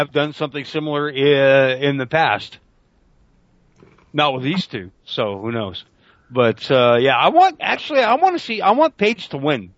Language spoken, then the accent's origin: English; Canada; Wait, well, how is that surprise because I'm Canadian?